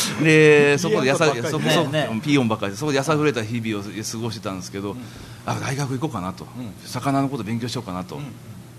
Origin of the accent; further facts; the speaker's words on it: Osaka, Japan; 大阪生まれの大阪育ちなんですね私